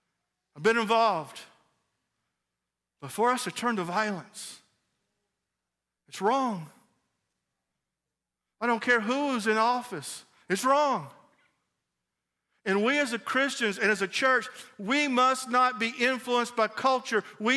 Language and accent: English; United States; First of all, as an American, I entered into Egypt legally.